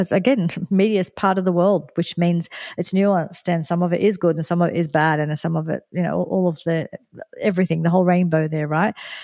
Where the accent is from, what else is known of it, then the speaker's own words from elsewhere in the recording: Sydney, New South Wales, Australia; particularly for my hometown Sydney.